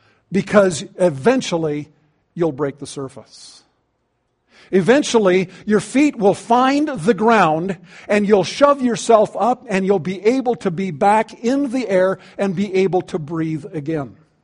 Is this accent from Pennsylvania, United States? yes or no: no; Hawaii, United States; My wife and I grew up in Hawaii. I used to do a lot of surfing.